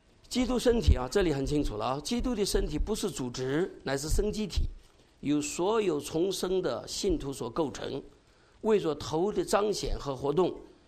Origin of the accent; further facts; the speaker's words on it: Zhejiang, China; now in United States; 那我是中国，我是浙江人嘛，我是中国人嘛